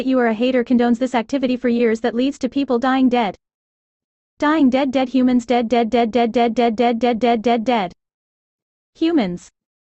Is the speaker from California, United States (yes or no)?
yes; San Bernardino, California, United States; born there